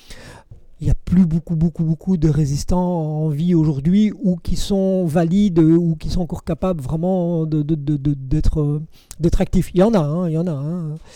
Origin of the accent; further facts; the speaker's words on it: Belgium; now in France; Nous, on vient de Belgique, ici, on est en France